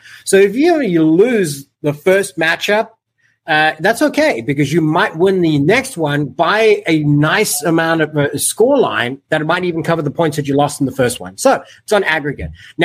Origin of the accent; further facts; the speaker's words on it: United States; as American fans, we never, ever ill wish a Canadian a team.